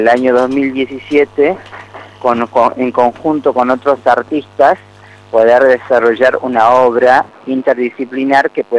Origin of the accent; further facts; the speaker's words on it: Jujuy, Argentina; born there; moved away as an adult; now in Tucumán, Argentina; nací en Jujuy, departamento Valle Grande precisamente, y hace 6 años que me mudé a la provincia de Tucumán